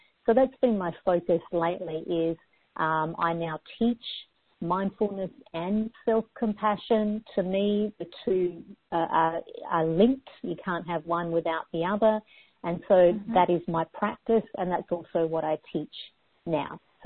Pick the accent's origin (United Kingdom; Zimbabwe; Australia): Australia; now in United States; I come from Australia, so I've been in the States for about 10 years now